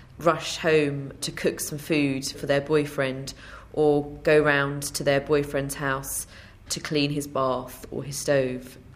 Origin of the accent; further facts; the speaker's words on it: United Kingdom; And it's very hard to understand being British.